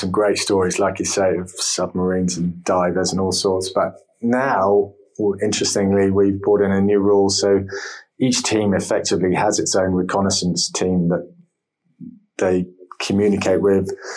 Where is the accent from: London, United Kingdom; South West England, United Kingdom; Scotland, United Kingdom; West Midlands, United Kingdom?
South West England, United Kingdom; I grew up in the West Country near Falmouth, and my parents had a small cruising boat.